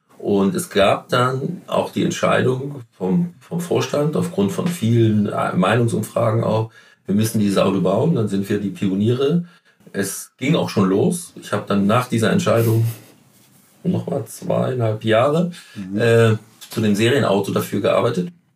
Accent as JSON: {"language": "German", "region": "Northern Germany", "country": "Germany", "said": "ich war ja, bin ja Norddeutscher"}